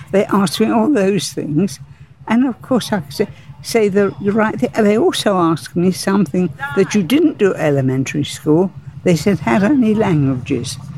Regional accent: Margate, South East England, United Kingdom; also born or lived in Chelsea; I moved when I was young from Chelsea, where I was born, to Margate.

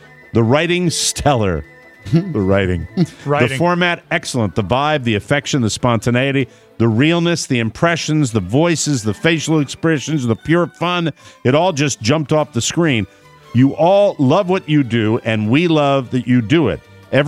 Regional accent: Spokane, Washington, United States; I'm from Spokane.

